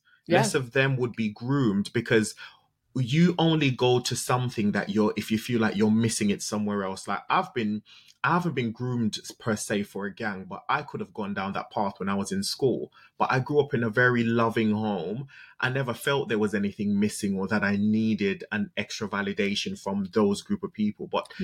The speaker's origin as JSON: {"language": "English", "region": "London", "country": "United Kingdom", "tie": "born or raised there", "said": "I'm relatively young. I'm in my early 30s, but I grew up in London, and in London, the knife crime rate is quite high."}